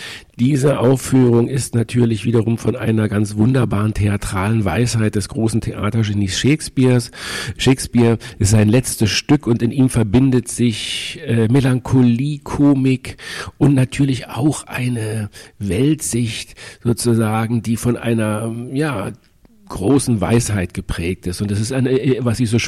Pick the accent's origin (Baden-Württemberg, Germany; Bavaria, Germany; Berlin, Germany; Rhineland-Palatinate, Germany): Berlin, Germany; born there; ich bin also gebürtig aus Ostberlin